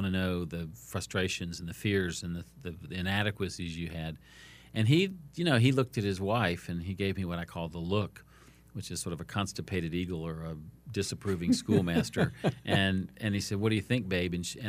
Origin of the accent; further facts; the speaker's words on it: North Carolina, United States; I grew up in North Carolina.